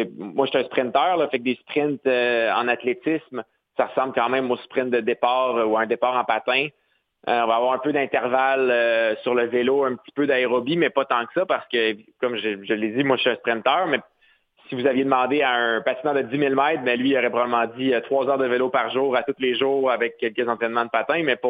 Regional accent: Quebec City, Quebec, Canada; Mais nous, Canadiens, moi, je viens de Québec, mais je suis allé à Calgary tellement de fois dans ma vie qu'on est habitué.

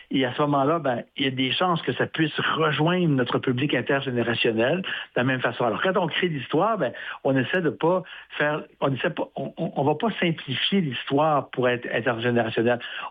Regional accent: Saguenay, Quebec, Canada; moi je suis un gars de région, je suis natif du Saguenay

